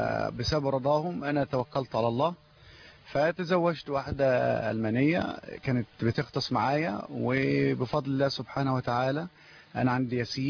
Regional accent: Kafr El Zayat, Gharbia, Egypt; moved away as an adult; now in Sharm El Sheikh, Egypt; أنا من كفر الزيات. من كفر الزيات. محافظة الغربية.

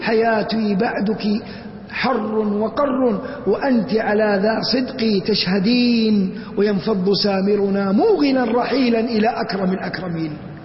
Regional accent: Saudi Arabia; أديب عندنا في المملكة العربية السعودية

